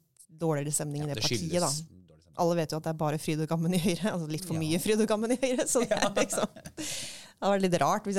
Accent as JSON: {"language": "Norwegian", "region": "Rogaland", "country": "Norway", "said": "for det hadde aldri vært nok hjemme I Rogaland. Og som Rogalands representant"}